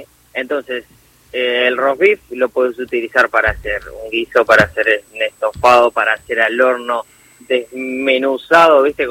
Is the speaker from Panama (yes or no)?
no; Ituzaingó, Buenos Aires Province, Argentina; antes estaba trabajando en Ituzaingó, que soy de Ituzaingó.